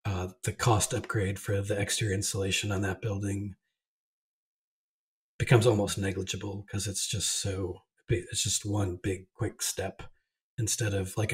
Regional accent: Newport, Rhode Island, United States; Newport, Rhode Island. If you know about it, it's famous for like the Great Gatsby

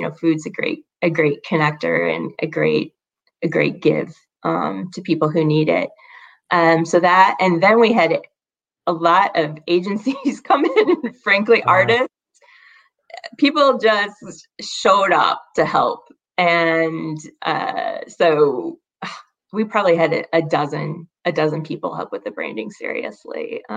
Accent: Illinois, United States; moved away as an adult; Well, I'm originally from Illinois, but I married, I guess you'd say, a Wisconsin boy. So I've been in Wisconsin ever since.

